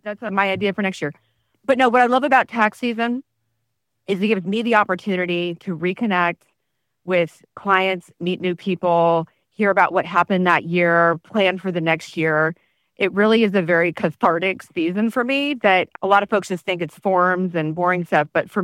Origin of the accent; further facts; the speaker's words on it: Phoenix, Arizona, United States; I grew up in Phoenix for the most part. I moved around a lot, but always somehow found my way back home.